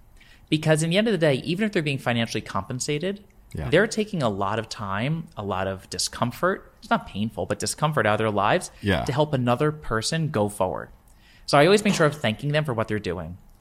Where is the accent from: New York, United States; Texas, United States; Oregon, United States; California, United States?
New York, United States; Like, don't hold it against me because I'm a New Yorker